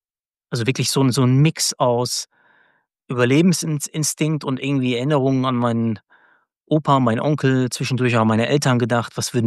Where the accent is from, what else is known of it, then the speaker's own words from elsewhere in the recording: Paderborn, North Rhine-Westphalia, Germany; der wohnte auch mit mir damals in meiner Heimatstadt Paderborn